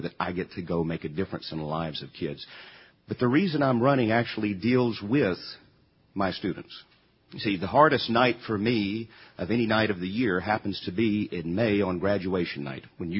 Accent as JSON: {"language": "English", "town": "Vivian", "region": "Louisiana", "country": "United States", "tie": "born or raised there", "said": "I am from Vivian, Louisiana, little bitty fly speck of a town northwest of Shreveport. Really great place. Grew up hunting, fishing, just enjoying the outdoors there."}